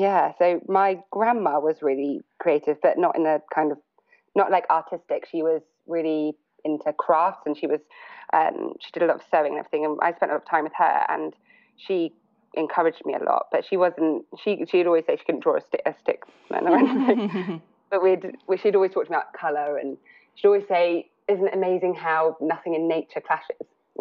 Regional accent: South West England, United Kingdom; So I grew up in Somerset, so literally probably 3 hours south of there, right by the sea

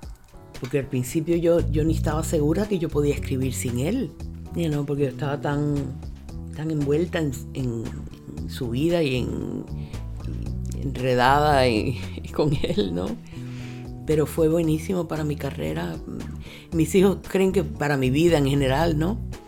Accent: Cuba; pero yo soy cubana, yo nací en Cuba.

